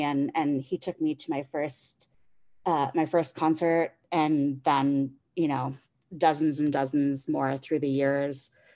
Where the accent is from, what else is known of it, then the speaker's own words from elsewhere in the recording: Staten Island, New York, United States; now in Chicago, United States; I'm originally from the East Coast, not far from … land. I grew up on Staten Island, and now I live in Chicago.